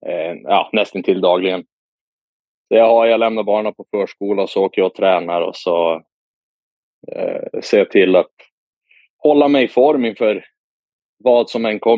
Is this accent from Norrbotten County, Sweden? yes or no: yes; Piteå, Norrbotten County, Sweden; Jag är från Piteå, typ 2,5 timmar ungefär.